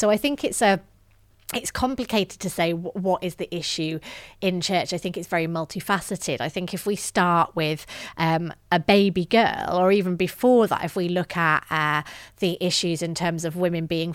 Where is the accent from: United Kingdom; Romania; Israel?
United Kingdom; England; accent: northern English; Yeah, so I grew up in the north of England, as my accent may betray. And I grew up in a Christian home.